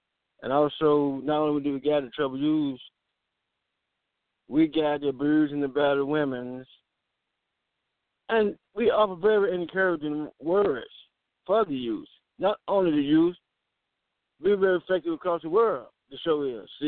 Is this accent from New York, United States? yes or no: no; St. Louis, Missouri, United States; And as we are from St. Louis, Missouri, short man out of St. Louis, Missouri